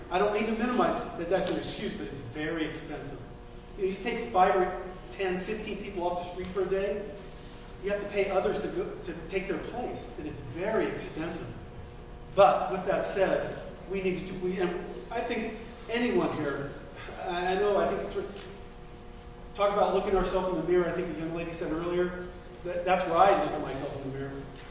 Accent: California, United States; I was born and raised in the East Bay.

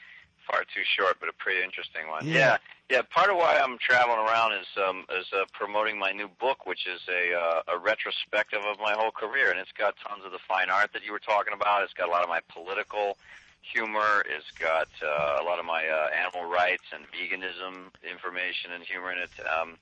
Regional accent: Tulsa, Oklahoma, United States; I grew up in Tulsa, Oklahoma, for the most part.

